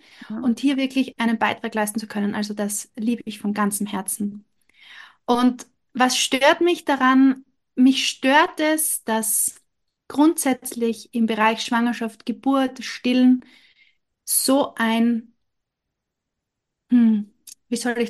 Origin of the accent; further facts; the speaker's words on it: Eastern Austria, Austria; wie du schon gesagt hast. Ich komme aus dem Osten von Österreich, ziemlich genau zwischen Graz und Wien. Lebe hier relativ ländlich mit meiner Familie in einem kleinen Ort.